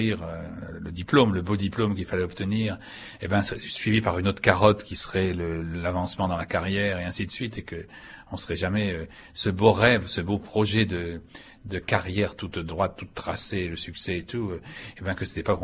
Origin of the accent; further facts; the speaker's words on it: Madagascar; born there; also born or lived in Saint-Pierre-et-Miquelon / Cameroon; C'est ce qu'il a amené à Madagascar, où je suis né, à Saint-Pierre-et-Miquelon, au Cameroun, on a failli aller à Tahiti aussi.